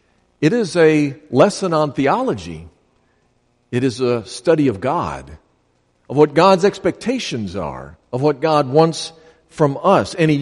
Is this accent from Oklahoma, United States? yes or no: no; Chicago, Illinois, United States; Now, I'm from Chicago, and I never planted a field.